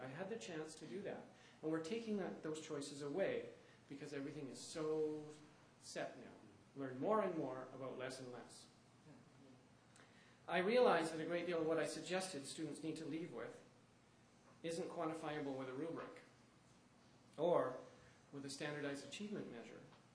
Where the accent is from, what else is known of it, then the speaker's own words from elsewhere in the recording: Quebec, Canada; although I grew up in Quebec, so I also support that.